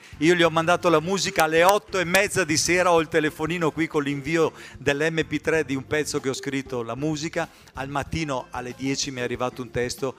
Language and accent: Italian; Treviso, Veneto, Italy; mi sono di Treviso